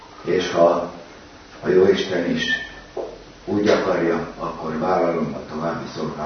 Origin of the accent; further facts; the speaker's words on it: Csobánka, Pest, Hungary; born there; Én 1949. márciusában születtem itt Csobánkán, és hát a szüleim a református vallásúak mind a két ágról, ugye anyai apai ágról, nejem református